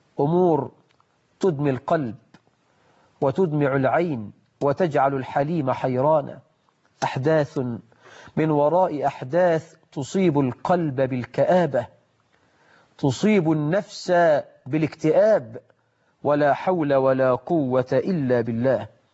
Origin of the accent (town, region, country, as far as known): Egypt